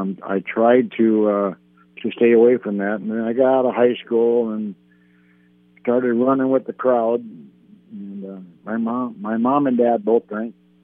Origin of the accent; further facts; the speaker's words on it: Cedar Rapids, Iowa, United States; now in San Diego, United States; No, I'm from Cedar Rapids, Iowa. I was in the Navy out here. I got out after 12 years in the submarine force.